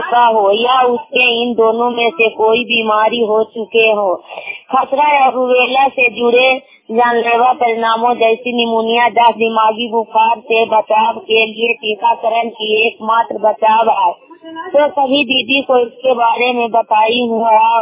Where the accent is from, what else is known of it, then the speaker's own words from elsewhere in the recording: Sherpur, Bihar, India; मैं शेरपुर गाँव की रहने वाली हूँ और सीएम की काम करती हूँ। अपना नालंदा जिला को रहने वाली हूँ।